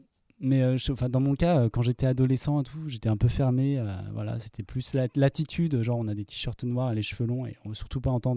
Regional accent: Annecy, Auvergne-Rhône-Alpes, France; Donc, moi, je suis originaire d'Annecy.

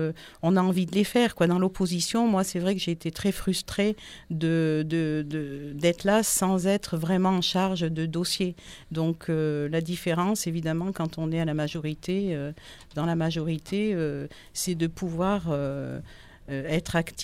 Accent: Die, Auvergne-Rhône-Alpes, France; also born or lived in Montpellier / Paris; moi-même, je suis de Die, avec des racines bien ancrées, avec mes grands-parents, etc. Sinon, je suis partie de Die à une époque entre 20 et 35 ans, me frotter un peu ailleurs, à Montpellier, une dizaine d'années à Paris.

